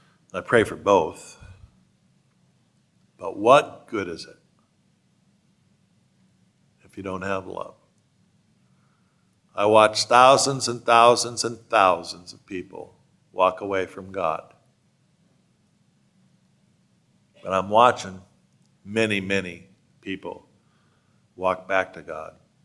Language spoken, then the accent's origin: English; California, United States; I'm from California, the land of high.